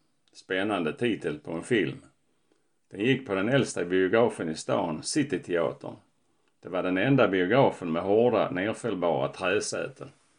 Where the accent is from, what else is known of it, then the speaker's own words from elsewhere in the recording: Landskrona, Skåne, Sweden; när jag växte upp i Landskrona på 1950-talet.